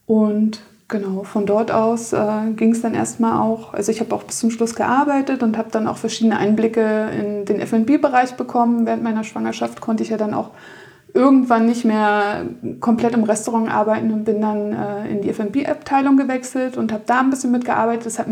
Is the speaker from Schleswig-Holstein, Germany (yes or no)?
no; Berlin, Germany; mich zieht es irgendwie dann doch wieder zurück in meine Heimat nach Berlin.